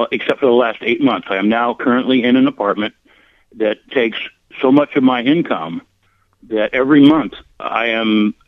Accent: Oregon, United States; I'm 63 years old. I was born and raised here in Lane County, Oregon.

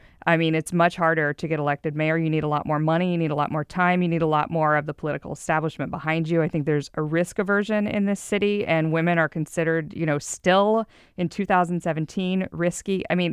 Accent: Houston, Texas, United States; now in Seattle, United States; I'm from Houston. We were talking before the show about how shocking it kind of was to come here and realize how white the city is.

